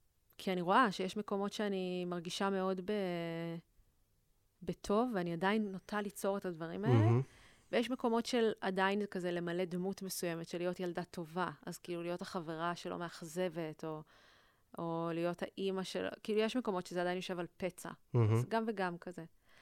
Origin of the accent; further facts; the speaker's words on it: Tel Aviv, Tel Aviv District, Israel; גדלתי ברמת אביב. אבא שלי פרופסור, אז תמיד גדלנו ליד האוניברסיטה.